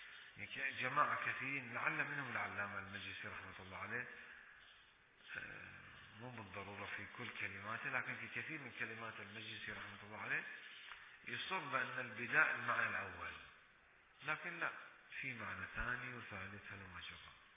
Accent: Bahrain

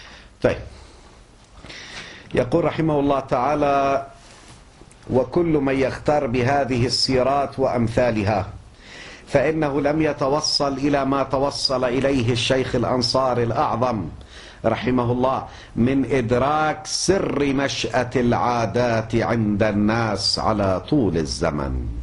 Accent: Lebanon; وفي بلدنا لبنان

